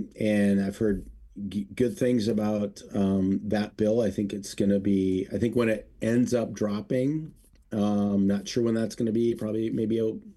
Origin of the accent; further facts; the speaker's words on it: Sioux Falls, South Dakota, United States; now in Minnesota, United States; So I have very super fond memories of growing up in Sioux Falls and the great state of South Dakota.